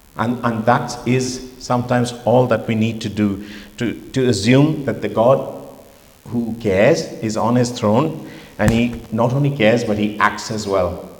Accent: Chandigarh, India; Chandigarh, which is a town 250 miles north of Delhi, just on the foothills of the Himalayas. They're my hometown. My parents weren't well off.

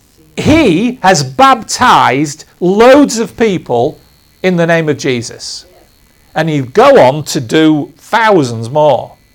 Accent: Goole, Yorkshire and the Humber, United Kingdom; When I grew up in Goole, and I'm very open about that, there were signs everywhere

